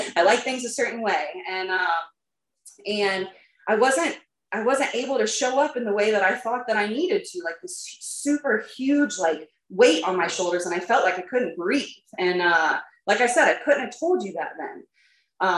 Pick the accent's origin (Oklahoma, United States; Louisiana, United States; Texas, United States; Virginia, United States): Virginia, United States; Manassas; And we ended up here in Virginia when I was 13 and have lived here ever since. I grew up in Manassas, right down the road.